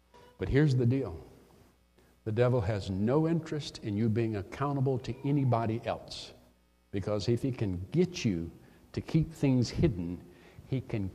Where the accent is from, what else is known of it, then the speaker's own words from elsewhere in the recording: Mobile, Alabama, United States; I grew up in the South, Mobile, Alabama. You can go a little bit farther and you're in the Gulf of Mexico. So that's pretty south.